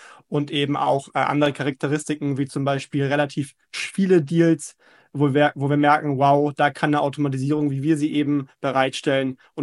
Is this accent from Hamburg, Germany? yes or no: yes; Hamburg, Germany; ich bin ja Hamburger, sitze in Hamburg